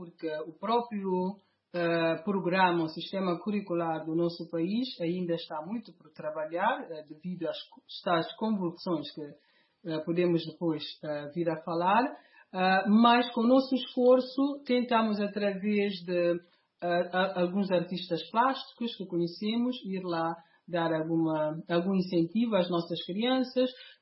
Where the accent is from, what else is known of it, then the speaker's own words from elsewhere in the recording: Guinea-Bissau; moved away as an adult; also born or lived in Portugal; now in United Kingdom; Eu nasci, cresci na Guiné-Bissau, tive a oportunidade de estudar na escola primária, na escola secundária, no liceu, e ainda frequentei lá a Faculdade de Direito de Bissau. Depois fui para Portugal, onde vivi alguns anos, e depois mudei para a Inglaterra